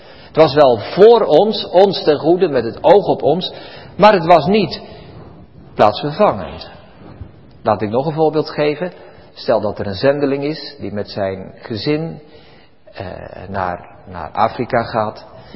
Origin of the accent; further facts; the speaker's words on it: Barneveld, Gelderland, Netherlands; U weet, ik ben opgegroeid in Barneveld.